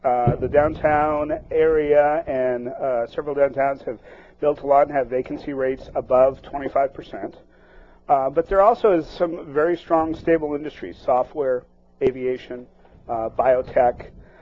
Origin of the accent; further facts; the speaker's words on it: Colorado, United States; now in Seattle, United States; I grew up in Colorado. Dad, as a city manager, moved around a lot and spent the bulk of school years and went to college in Colorado.